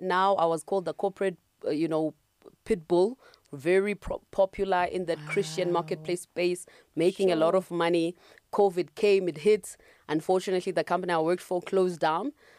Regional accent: Marysburg, KwaZulu-Natal, South Africa; now in Johannesburg, South Africa; I'm from Marysburg, which is in KZN, as you know. Yeah. Yeah, so I came to Joburg to work to do my articles.

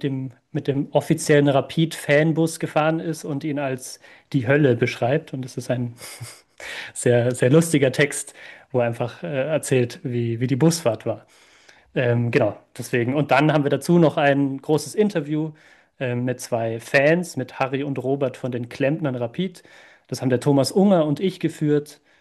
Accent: Germany; now in Vienna, Austria; Also ich bin 2000er Jahrgang, das heißt, ich war noch nicht auf der Welt. Ich bin Deutscher, ich beschäftige mich mit Rapid erst seit ich in Wien lebe.

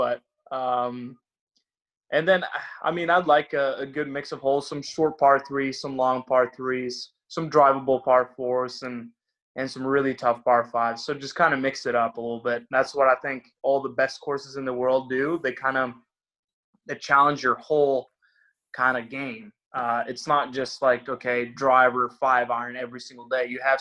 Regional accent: Norway; I'm from Norway, so it's a little cooler.

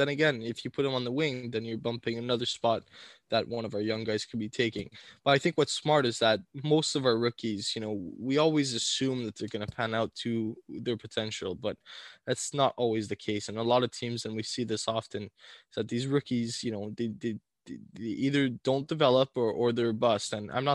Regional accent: Ottawa, Ontario, Canada; Obviously, we're from Ottawa, right?

